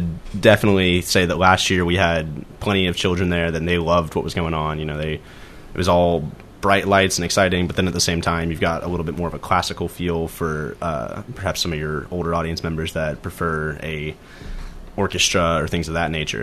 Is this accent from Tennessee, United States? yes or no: yes; Knoxville, Tennessee, United States; Oh, well, I grew up in Knoxville, Tennessee, and was a very active theater student there at my high school.